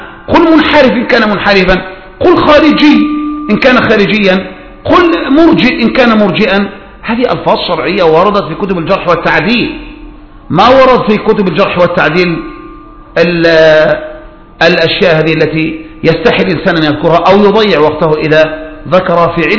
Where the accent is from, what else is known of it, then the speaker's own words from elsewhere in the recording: Egypt; لا سيما في بلدنا مصر